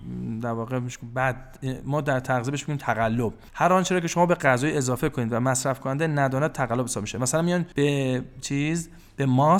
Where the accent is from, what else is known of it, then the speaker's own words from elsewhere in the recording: Iran; این زشته که ما ایرانی هستیم، عادت کردیم هر چی که می‌خوایم بخوریم.